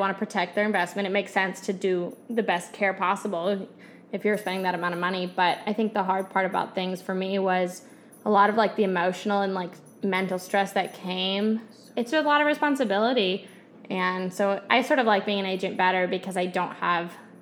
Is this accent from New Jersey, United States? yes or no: yes; New Jersey, United States; So I'm from New Jersey.